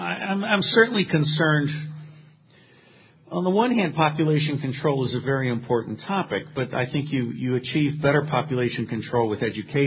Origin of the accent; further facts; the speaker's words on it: New York, United States; And New York, I'm a son of New York. I was born in New York.